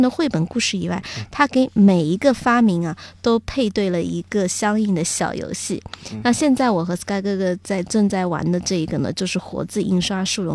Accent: China; 是我们中国人就是中国文化特别值得骄傲的一个部分。

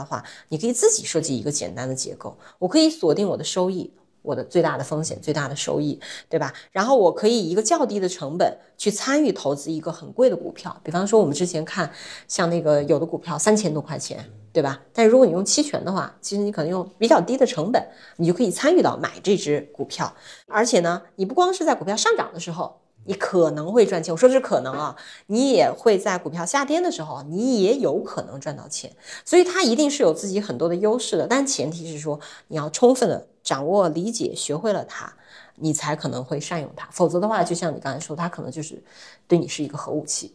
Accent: China; 我们中国人

